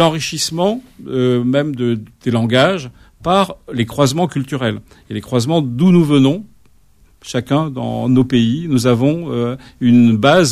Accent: Oran, Oran Province, Algeria; Je suis algérien, et je partage cette idée

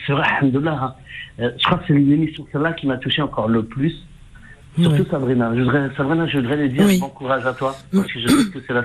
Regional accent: Algiers, Algiers Province, Algeria; On chante du chabi, je suis algérois.

